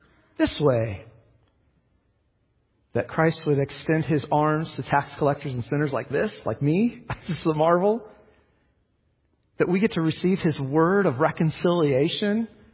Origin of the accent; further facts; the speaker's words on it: Scotland, United Kingdom; I'm Scottish, but I don't have the accent, right?